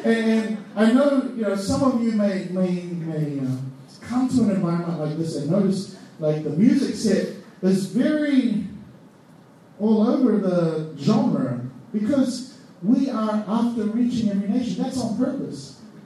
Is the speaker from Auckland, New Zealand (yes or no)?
yes; Auckland, New Zealand; I grew up in Auckland, and I was always around Polynesian people, Pacific Island people